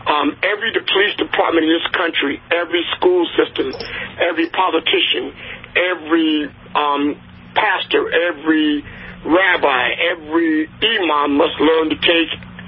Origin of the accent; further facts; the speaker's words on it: United States; Number one, I grew up in America. America was founded on inequality.